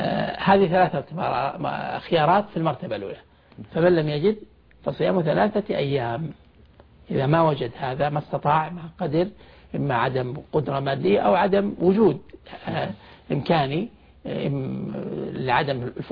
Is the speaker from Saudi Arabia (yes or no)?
yes; Saudi Arabia; يعني مثلا عندنا في السعودية الرز